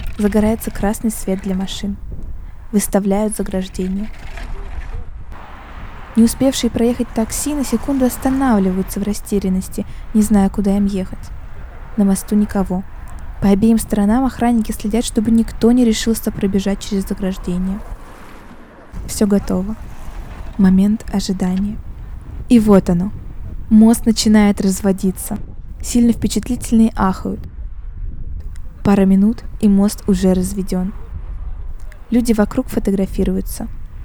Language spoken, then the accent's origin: Russian; Saint Petersburg, Russia; Проникнуться в атмосферу моего родного города можно не только послушав эту передачу. Приезжайте в Петербург